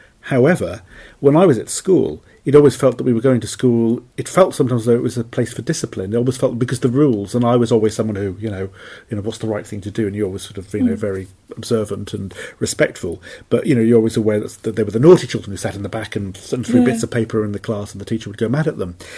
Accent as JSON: {"language": "English", "town": "Cardiff", "region": "Wales", "country": "United Kingdom", "tie": "born or raised there", "said": "So when I went back to my hometown, or the part of Cardiff where I grew up, it didn't seem that big a walk at all."}